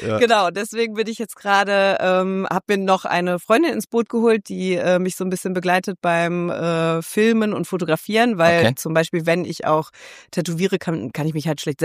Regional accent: Gelsenkirchen, North Rhine-Westphalia, Germany; ich bin tatsächlich in Gelsenkirchen geboren und aufgewachsen und wohne da auch immer noch und ich wohne da sehr, sehr gerne

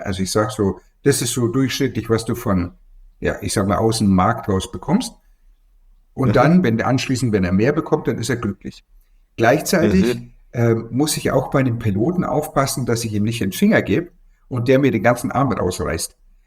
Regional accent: France; Also ich bin aus Frankreich

